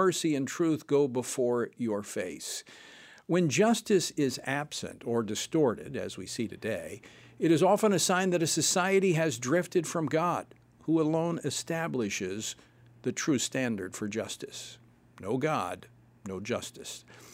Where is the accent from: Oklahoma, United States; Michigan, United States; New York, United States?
Oklahoma, United States; I grew up in Oklahoma, worked in the oil field in high school.